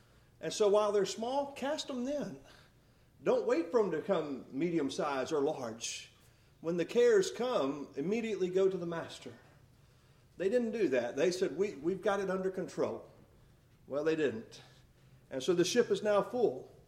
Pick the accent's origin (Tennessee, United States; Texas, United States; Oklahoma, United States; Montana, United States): Texas, United States; I was raised in West Texas, a very dry place